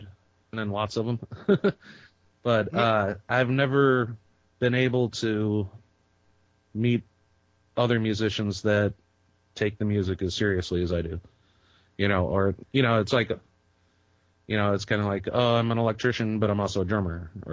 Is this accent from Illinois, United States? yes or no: yes; Waukegan, Illinois, United States; Yeah, actually, I grew up in Waukegan, which is about 45 minutes, an hour north of Chicago, right on the lake, and spent pretty much most of my life there in Lake County.